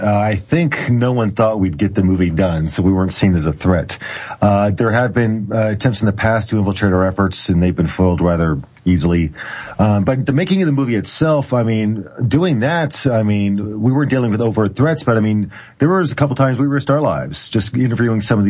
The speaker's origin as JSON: {"language": "English", "region": "Oklahoma", "country": "United States", "said": "And we're from Oklahoma. We're Okies."}